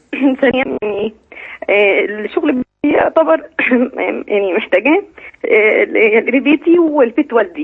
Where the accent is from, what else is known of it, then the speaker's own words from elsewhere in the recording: Alexandria, Alexandria Governorate, Egypt; من الاسكندريه.